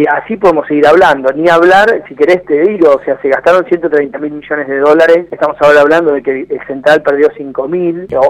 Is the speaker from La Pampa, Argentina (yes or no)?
yes; La Pampa, Argentina; now in Buenos Aires, Argentina; Yo soy de La Pampa, vivo en Buenos Aires, viajo por la Ruta 5